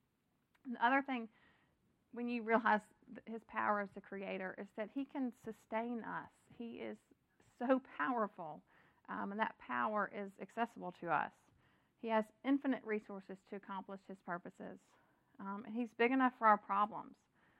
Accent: Memphis, Tennessee, United States; I grew up in Memphis

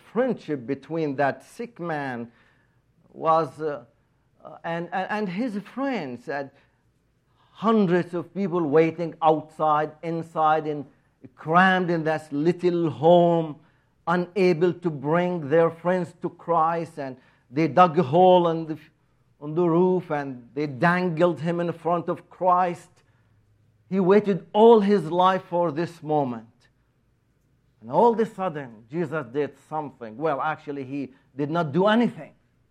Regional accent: the South, United States; accent: southern; I think I like my southern accent.

